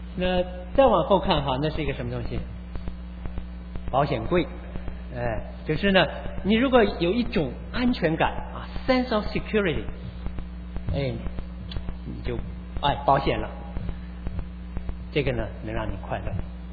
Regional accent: China; 今天是我们中国人的大年初一。

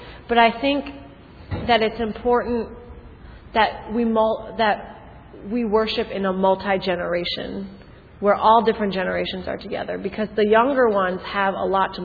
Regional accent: United States; We grew up in America. And my parents did not.

